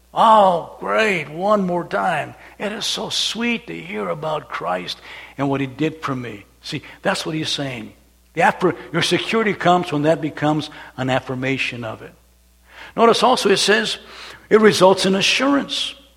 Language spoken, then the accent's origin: English; Calexico, California, United States; I was raised in Calexico, California side, and then across the line, that was way before terrorists and all the scrutiny that goes on.